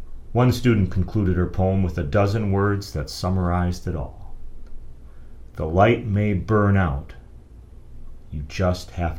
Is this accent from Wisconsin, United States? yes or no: yes; Eau Claire, Wisconsin, United States; growing up on the north side of Eau Claire.